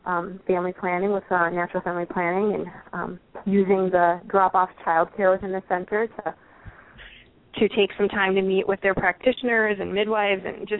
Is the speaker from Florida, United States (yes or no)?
no; Duluth, Minnesota, United States; about 5 to 6 years of work in my hometown of Duluth, Minnesota.